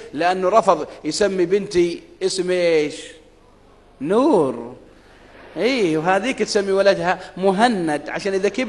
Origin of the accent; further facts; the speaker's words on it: Saudi Arabia; في منطقة عندنا في السعودية، منطقة الحوية تعرفونها، منطقة باردة أيام الشتاء